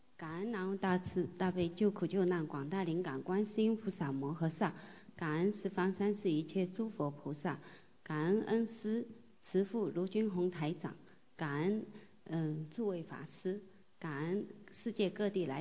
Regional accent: Tokyo, Japan; 我是东京的。

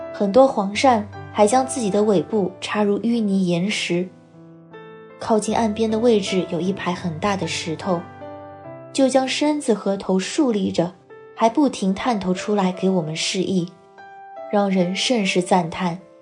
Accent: Shandong, China; 更神奇的是，我家乡山东的一个同学，他是我的好朋友，从小就有些通灵的功能。

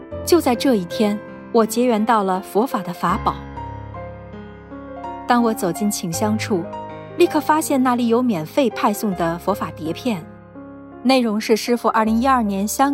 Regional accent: Sichuan, China; now in Jiangsu, China; 我是四川人，在江苏打工。

